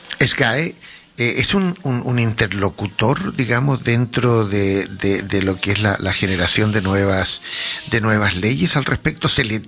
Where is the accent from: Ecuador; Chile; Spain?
Chile; yo estoy orgullosísimo de la juventud de mi país, yo soy chileno